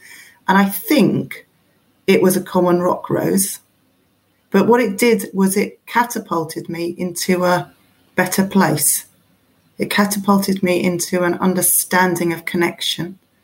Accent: Lewes, South East England, United Kingdom; So I was brought up in Lewes, in what was my grandmother's house.

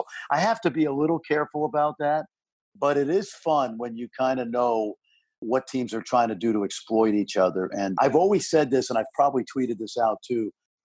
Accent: New York City, New York, United States; Since I was about 10 years old, growing up in New York City.

